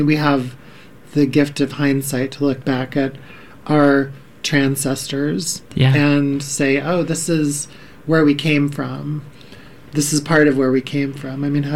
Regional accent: Minneapolis, Minnesota, United States; I'm from Minneapolis, and oh, like, Minneapolis is a real theater town.

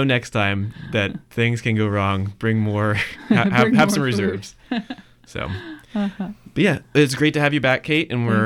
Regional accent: Indiana, United States; I'm from Indiana, so I was heading back to Indiana.

